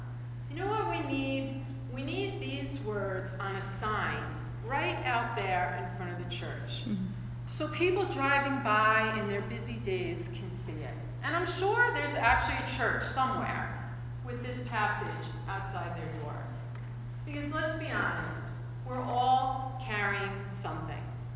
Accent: Queens, New York, United States; Now, I haven't spent that much time on a farm growing up in Queens

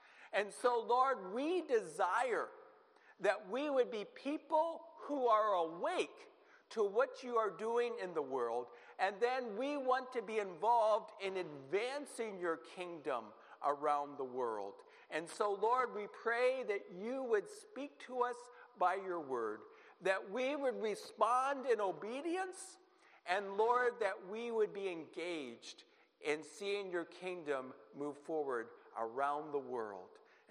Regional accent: Williamsport, Pennsylvania, United States; I grew up in Williamsport, PA

